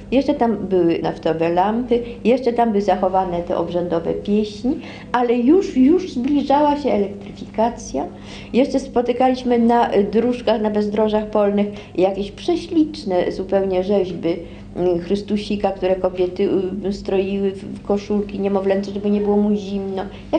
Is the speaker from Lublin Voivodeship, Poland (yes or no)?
yes; Lublin Voivodeship, Poland; Spędziłam dzieciństwo w lasach biłgorajskich, w tamtych okolicach, w tych wioseczkach jakichś takich piaszczystych, gdzie wszyscy żyli w zupełnie innym jak gdyby wymiarze.